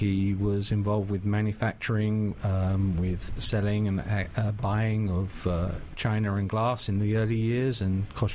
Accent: London, United Kingdom; moved away as an adult; now in United States; Originally from London, United Kingdom.

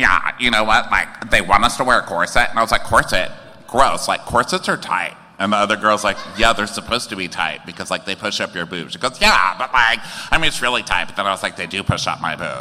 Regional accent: Texas, United States; I'm a Southerner, but you guys are like a different kind of Southerner

